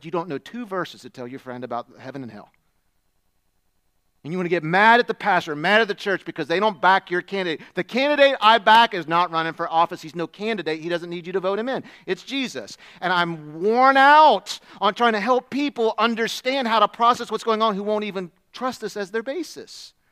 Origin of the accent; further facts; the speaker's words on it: United States; I know what a mile is. Most of the rest of the world doesn't, but I'm an American, so I know what a mile is.